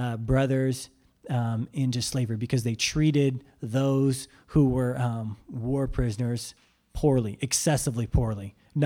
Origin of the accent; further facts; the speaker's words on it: United States; I can do what I want. I'm an American.